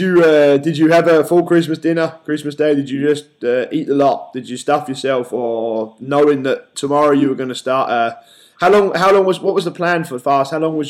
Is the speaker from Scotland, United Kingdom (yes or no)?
no; Yorkshire and the Humber, United Kingdom; I'm from Yorkshire